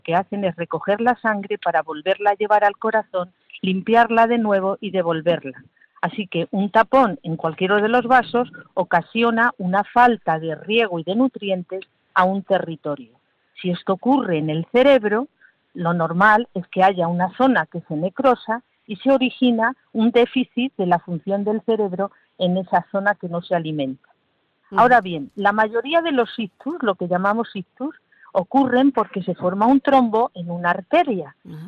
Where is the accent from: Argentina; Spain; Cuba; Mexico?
Spain; Córdoba, Andalusia; now in Madrid, Spain; aunque vivo en Madrid soy cordobés.